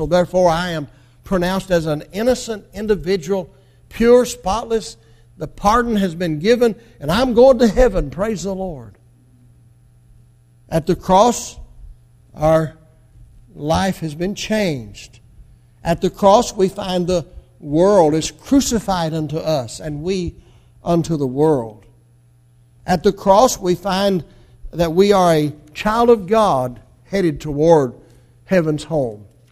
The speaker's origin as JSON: {"language": "English", "town": "Marion", "region": "Kentucky", "country": "United States", "said": "I came from Crittenden County, Marion, about 50 miles from here. That's where I came from."}